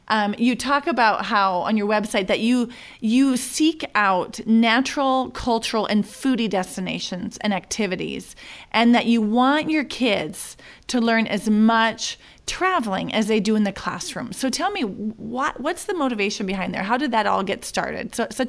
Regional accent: United States; now in Switzerland; And as an American who worked really hard to recreate myself in Switzerland, learn German, coach and train in another language, I worked really hard to establish myself in Switzerland.

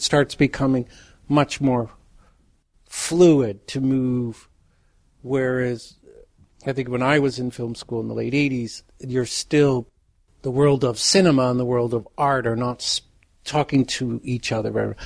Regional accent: Philadelphia, Pennsylvania, United States; I was born in Philadelphia, so

